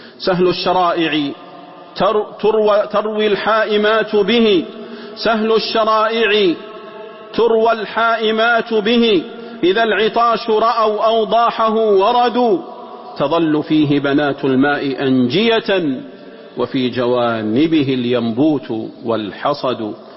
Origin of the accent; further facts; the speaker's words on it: Saudi Arabia; واحفظ نحفظ بلادنا المملكة العربية السعودية من كيد الكائدين